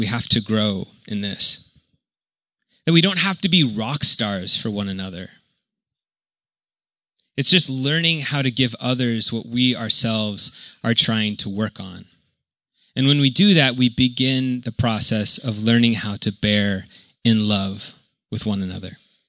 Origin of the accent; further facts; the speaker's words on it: Kansas City, Missouri, United States; I'm from Kansas City, Missouri, which is split down the middle of Missouri and Kansas.